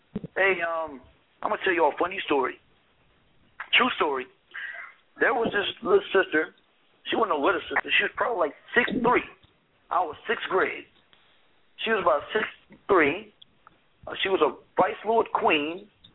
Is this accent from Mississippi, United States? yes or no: yes; Mississippi, United States; also born or lived in Chicago, United States; I grew up in Mississippi, partially grew up in Chicago, half and half, shall I say.